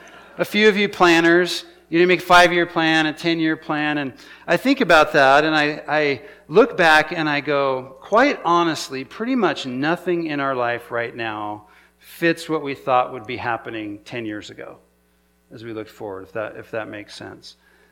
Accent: Prineville, Oregon, United States; actually Carrie and I grew up in Prineville. This was our hometown from when we were very young.

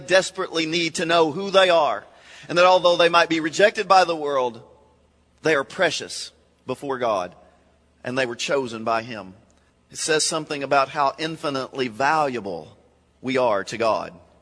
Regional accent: Kentucky, United States; No, I'm from Kentucky. I was an old chunk of coal.

